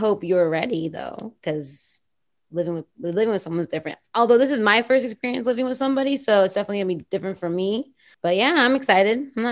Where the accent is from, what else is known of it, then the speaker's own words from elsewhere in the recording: Miami, Florida, United States; I am from Miami. I do love stuff.